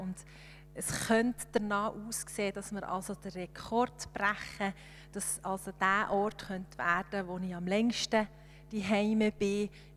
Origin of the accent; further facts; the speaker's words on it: Winterthur, Zurich, Switzerland; born there; also born or lived in Frauenfeld / Herisau / Bernese Oberland / Schaffhausen; Ich bin in Winterthur geboren, nicht zu Frauenfeld war. Von Frauenfeld sind wir auf Herisau, also haben mal Gabi Zöllert, vom Appenzellerland nach ins Berner Oberland.